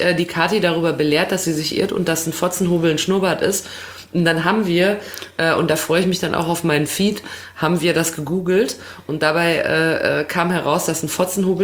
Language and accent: German; North Rhine-Westphalia, Germany; born there; ich komme ja gebürtig aus dem Ruhrgebiet, und da war Foot immer der Hintern.